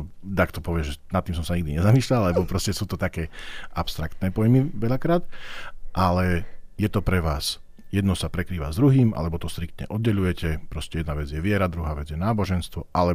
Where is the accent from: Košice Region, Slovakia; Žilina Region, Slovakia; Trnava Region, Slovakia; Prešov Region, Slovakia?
Košice Region, Slovakia; Michalovce; moja mama je lekárka a u nás v Michalovciach ju veľa pozná